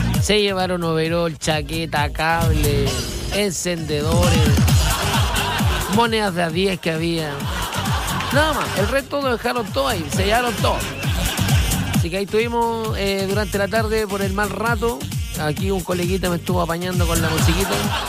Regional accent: Chile; Pero así estamos, po. Como cualquier chileno, ¿no?

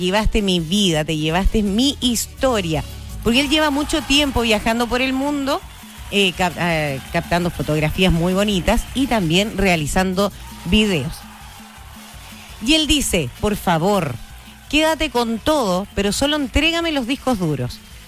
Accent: Chile; Somos. Porque somos todos chilenos, por supuesto.

